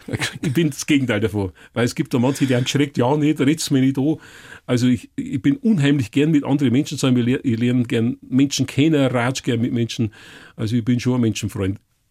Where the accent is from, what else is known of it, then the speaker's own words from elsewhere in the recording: Bavaria, Germany; Geprägt haben mich meine Kindheit auf dem Oberpfälzer Land